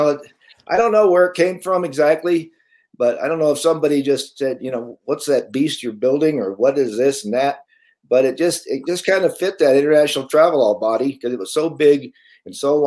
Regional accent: Arizona, United States; You know, growing up in Arizona, there's always good places to go four-wheeling and do stuff.

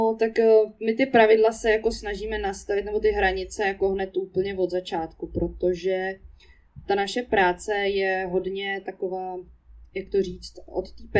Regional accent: Prague, Czechia; bydlím v Praze, žiju tady, narodila jsem se na Smíchově, tam jsem vyrostla

